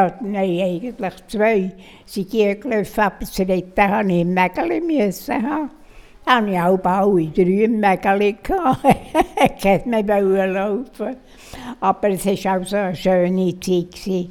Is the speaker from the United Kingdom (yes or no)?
no; Bern, Switzerland; born or raised there